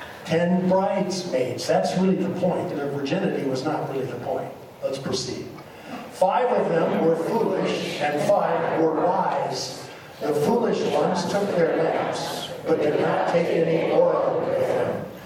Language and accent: English; Nebraska, United States; Except I'm from Nebraska, so... it used to be competitive.